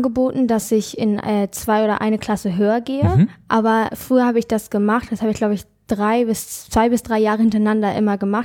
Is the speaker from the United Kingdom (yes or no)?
yes; England, United Kingdom; German is a second language; ich komme ja also aus England und da ist der Akzent wie in Amerika ja ganz anders.